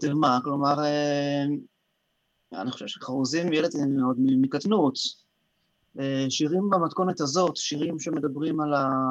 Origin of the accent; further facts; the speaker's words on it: Ofra, Judea and Samaria, Israel; אני גם תושב אופרה, הייתי, גדלתי שם בארץ בנימין, בדרום השומרון אפשר לומר